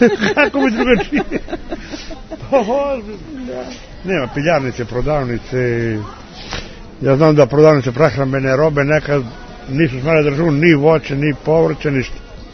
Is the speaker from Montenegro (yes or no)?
no; Poljana, Serbia; Ja sam iz Poljane, 10 km odavde.